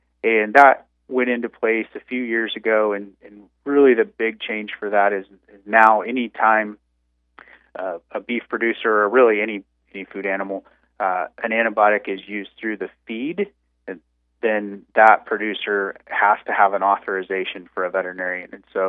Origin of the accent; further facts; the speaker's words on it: Kansas, United States; born there; I'm actually from Kansas, South Central Kansas. I'm a Kansas-born native.